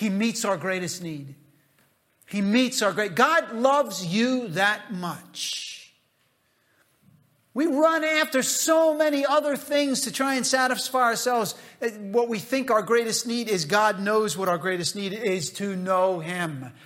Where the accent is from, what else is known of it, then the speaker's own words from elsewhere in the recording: United States; you should feel good about this, guys, because I'm an American, all right?